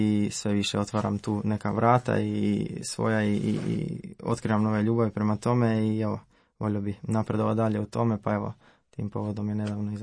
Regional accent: Zagreb, City of Zagreb, Croatia; born there; 22 godine, živim u Zagrebu i rođen sam u Zagrebu.

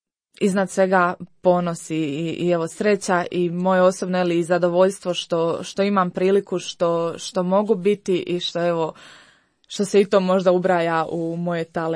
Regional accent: Imotski, Split-Dalmatia County, Croatia; a ja sam inače rođena i odrasla u Imotskom

